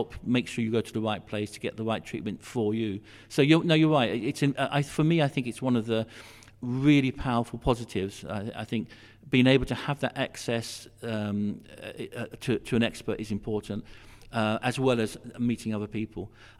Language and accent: English; West Midlands, United Kingdom; I think that's also important that we're North Staffs. I mean, we're all from Staffs. We're proud about the heritage of here